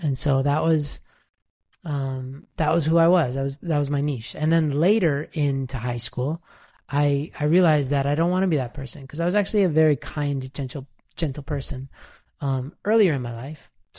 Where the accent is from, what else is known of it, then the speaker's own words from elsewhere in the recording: Toronto, Ontario, Canada; But I grew up in Canada, in Toronto, Ontario, Canada, like proper. And if you're from the city, you have to say that you're from the city